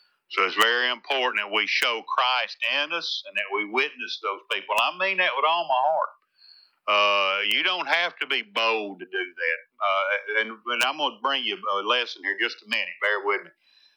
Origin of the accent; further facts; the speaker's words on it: Birmingham, Alabama, United States; also born or lived in Tennessee; And I lived and grew up in Birmingham, Alabama. I'm from Tennessee, but I grew up in Birmingham, right in the middle of the Bible Belt.